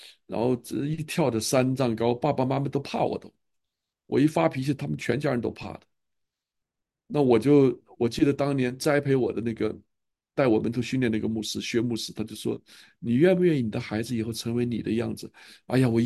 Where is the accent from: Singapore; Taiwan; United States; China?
China; 我们在中国长大的家庭哪有不吵架？